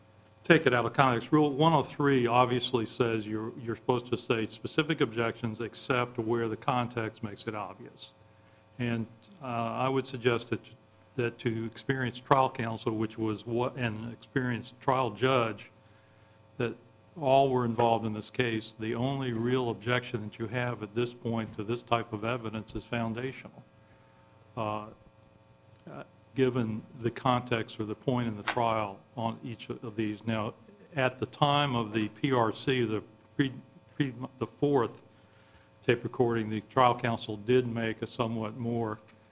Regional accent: Chapel Hill, North Carolina, United States; May it please the court … from Chapel Hill, North Carolina.

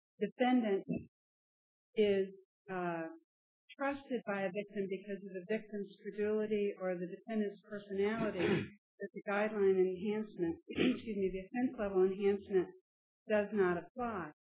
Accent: Charlotte, North Carolina, United States; I'm from Charlotte

